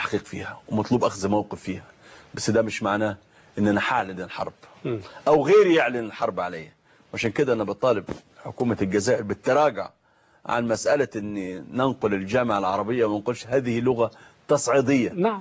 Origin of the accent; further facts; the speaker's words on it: Egypt; انا كمصري وكعربي